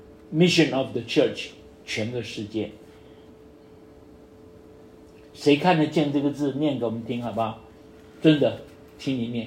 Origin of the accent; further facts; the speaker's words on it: Yunnan, China; born there; 对，这是我出生的地方。西南啊